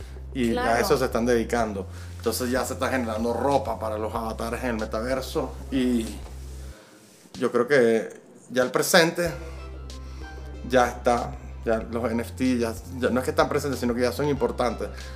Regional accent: Venezuela; moved away as an adult; also born or lived in Spain; yo soy venezolano, estaba viviendo en España hasta hace unos meses. Estoy pensando en venirme para acá a vivir a la Ciudad de México.

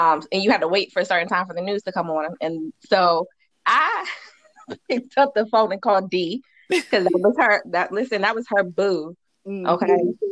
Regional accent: Denver, Colorado, United States; Girl, listen, so you know I'm from Denver, so I was West Side all day.

